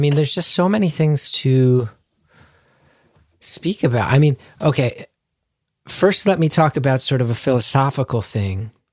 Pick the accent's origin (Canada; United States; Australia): United States; I mean, I do just want to also say that as an American, hearing that the state of American politics was ultimately one of the things that pushed him past a point of hope